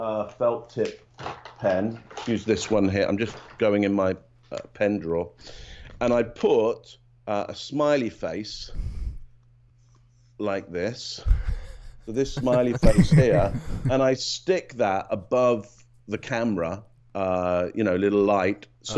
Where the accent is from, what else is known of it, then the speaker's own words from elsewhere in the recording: Northampton, East Midlands, United Kingdom; I grew up initially in a place called Northampton, which is 60 miles up the M1 from London.